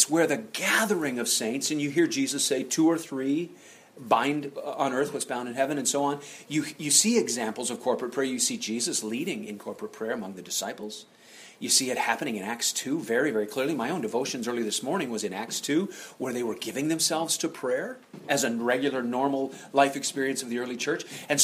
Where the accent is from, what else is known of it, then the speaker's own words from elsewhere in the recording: Detroit, Michigan, United States; I'm from Detroit, and there is a competing trinity there.